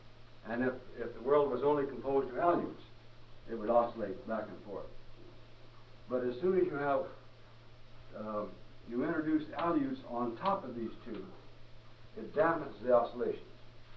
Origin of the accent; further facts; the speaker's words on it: Oregon, United States; And since I come originally from Oregon, I can speak to this with authority.